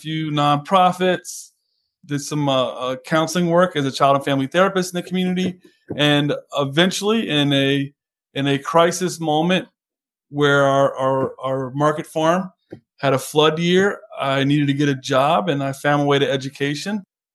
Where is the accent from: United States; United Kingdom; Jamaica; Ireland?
United States; Waynesboro, Virginia; I'm born and raised in Waynesboro, Virginia, a town I love very, very much.